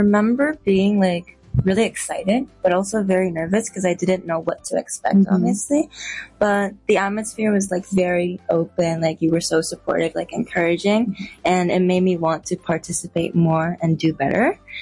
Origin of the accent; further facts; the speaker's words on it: Tsukuba, Ibaraki, Japan; also born or lived in Singapore; I talked about Tsukuba. Because I used to live in Singapore, I talked about like I had two hometowns.